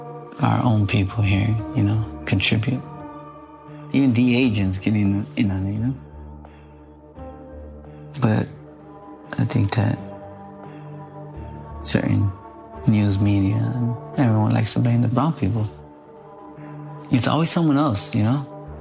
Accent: Chicago, Illinois, United States; I'm not no Mexican, you know, or a foreign monster. I'm your own monster. Born and raised in Chicago.

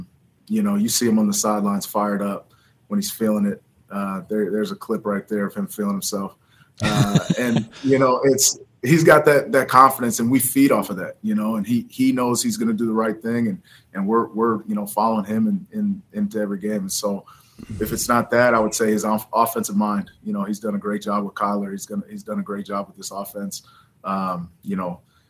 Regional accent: Ohio, United States; moved away as an adult; I'm not originally from Texas. I came from Ohio. for college, and they were that way with me as well.

